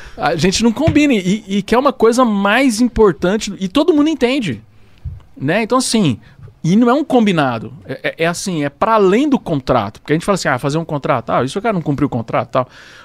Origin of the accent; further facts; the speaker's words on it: Goiás, Brazil; A gente lá no Goiás não combina.